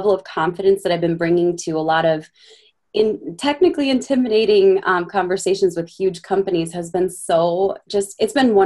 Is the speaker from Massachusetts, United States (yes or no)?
no; Minnesota, United States; Born and raised in Minnesota.